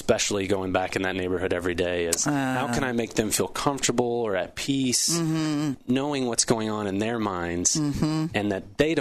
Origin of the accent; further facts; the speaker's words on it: Tulsa, Oklahoma, United States; That was a part of us moving back to Oklahoma, was that she could stay home, that we have family here